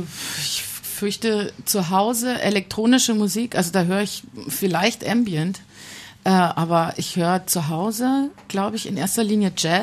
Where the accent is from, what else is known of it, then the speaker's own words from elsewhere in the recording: Munich, Bavaria, Germany; Also ich komme ja aus München